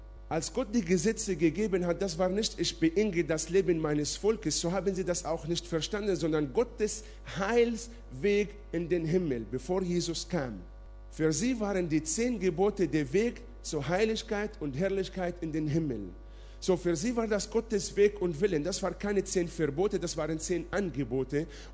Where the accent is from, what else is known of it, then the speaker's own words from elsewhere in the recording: Israel; German is a second language; also ich komme aus Israel